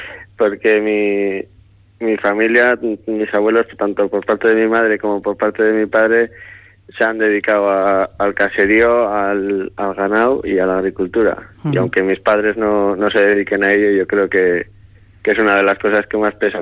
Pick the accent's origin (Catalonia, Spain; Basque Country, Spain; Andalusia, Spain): Basque Country, Spain; Betoño; Sí, yo nací en Betoño y de momento sigo viviendo en Betoño, no me voy a olvidar de aquí nunca.